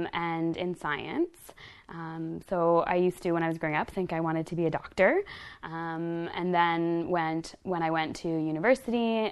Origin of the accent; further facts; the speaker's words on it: Newmarket, Ontario, Canada; also born or lived in Toronto; I am from Toronto. I live in Toronto now. I grew up in Newmarket, Ontario, and my family is Lenni Lenape Potawatomi.